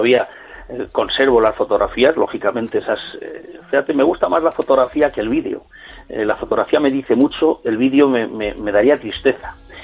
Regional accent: El Espinar, Castile and León, Spain; Yo soy del Espinar

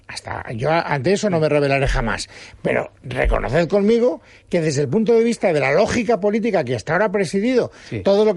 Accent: Spain; yo como ciudadano español no quiero depender del independentismo catalán

